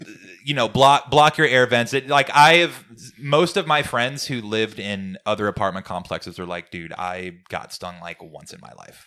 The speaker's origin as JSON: {"language": "English", "region": "Texas", "country": "United States", "tie": "born or raised there", "said": "I was born and raised in Texas, and moved to Arizona a little bit after college for like a year and some change"}